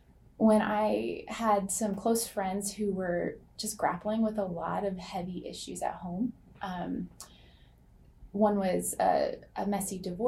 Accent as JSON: {"language": "English", "town": "Pittsburgh", "region": "Pennsylvania", "country": "United States", "tie": "born or raised there", "said": "Yes, I grew up in Pittsburgh, Pennsylvania, the fifth of seven kiddos."}